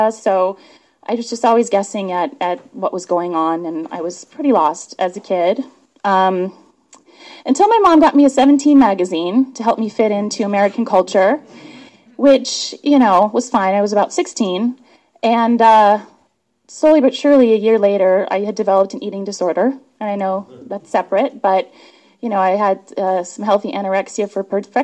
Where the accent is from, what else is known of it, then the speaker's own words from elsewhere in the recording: Germany; I grew up in Germany